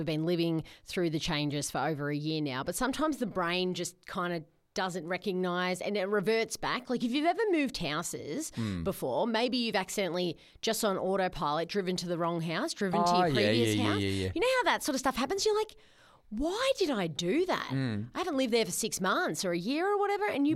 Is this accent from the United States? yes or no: no; Victoria, Australia; yeah, born and bred on the Surf Coast. You're right.